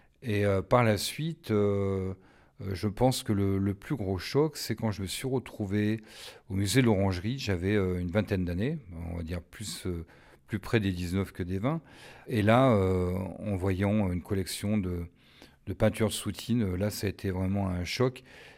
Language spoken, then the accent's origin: French; Chamalières, Auvergne-Rhône-Alpes, France; born there; oui, je suis né à Chamalières, mais bon, ça aurait pu être Clermont, hein, peu importe. Mais donc, bien auvergnat.